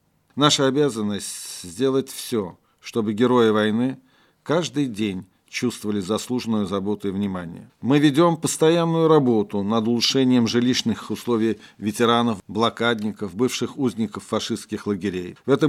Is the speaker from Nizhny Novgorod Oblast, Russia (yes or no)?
no; Saint Petersburg, Russia; Как и все петербуржцы, 9 мая я буду на Невском в память о своем отце